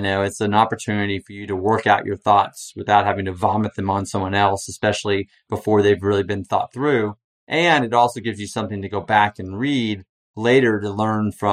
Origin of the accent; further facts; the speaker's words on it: Texas, United States; I grew up in Texas hunting myself.